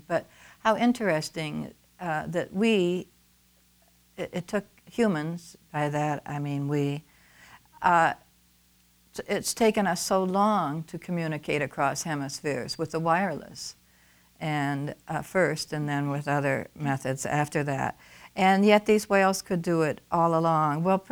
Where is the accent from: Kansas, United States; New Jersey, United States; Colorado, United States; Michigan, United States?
Michigan, United States; also born or lived in California; I was born and raised in Michigan, but because of other circumstances, I've found that I've had to live in other places in this country. I spent 13 years teaching and living in California